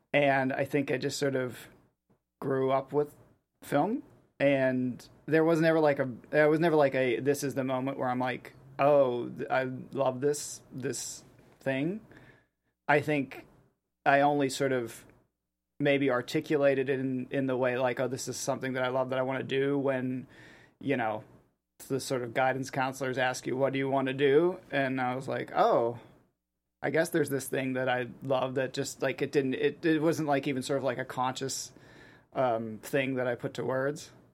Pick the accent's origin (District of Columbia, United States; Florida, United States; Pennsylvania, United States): Pennsylvania, United States; Pittsburgh; I grew up in Pittsburgh, so like everyone, a lot of my friends that were into film were very big